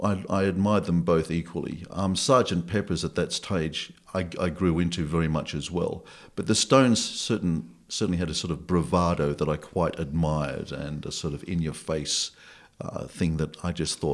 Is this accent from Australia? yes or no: yes; Australia; I didn't realise that until I came back to Australia, because I'm always harbouring this notion that I'm an Aussie.